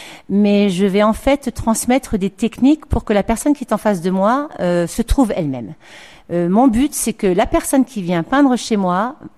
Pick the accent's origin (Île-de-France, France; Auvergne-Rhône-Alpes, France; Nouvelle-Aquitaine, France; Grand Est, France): Grand Est, France; Strasbourg; now in Narbonne, France; Alors, je suis strasbourgeoise à la base, j'habite depuis 10 ans dans la région, 5 ans Narbonne.